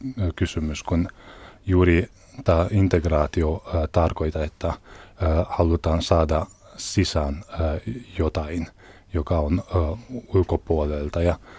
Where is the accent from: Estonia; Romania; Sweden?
Romania; Transylvania; now in Helsinki, Finland; mun identiteetti on hyvin helsinkiläinen, vaikka mä olen Transilvaniasta kotoisin ja mä olen puoleksi romanialainen, puoleksi unkarilainen.